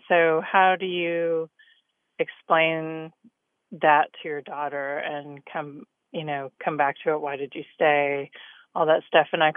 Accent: Raleigh, North Carolina, United States; I'm from Raleigh, North Carolina.

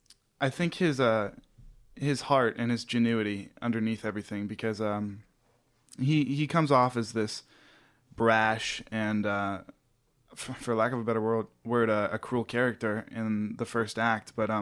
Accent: Prescott, Arizona, United States; I grew up in Prescott, Arizona, which is, the northern part

